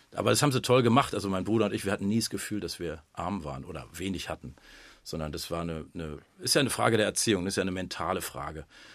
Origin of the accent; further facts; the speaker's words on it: Berlin, Germany; born there; geboren bin ich auch im Grunewald in einem alten Pumpwerk am Wilden Eber.